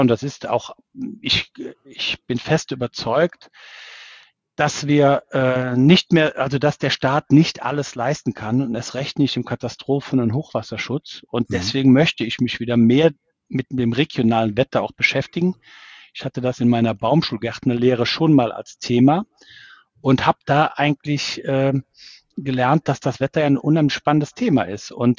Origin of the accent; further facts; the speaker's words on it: Rhineland-Palatinate, Germany; ich bin ein Kind des Ahrtals und das auch sehr gerne.